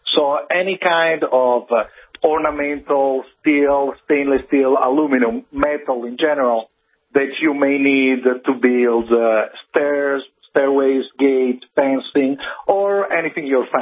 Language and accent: English; Italy; accent: Italian; 42 years ago, over in Italy, and that's where my crazy accent came from, is my dad started as a blacksmith in a local city in the northern side of Italy.